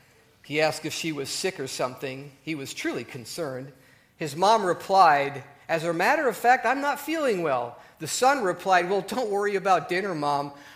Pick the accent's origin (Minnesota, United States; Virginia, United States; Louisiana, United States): Minnesota, United States; Minneapolis; A lot of you know I'm from the Minneapolis-St. Paul area, so think about this one.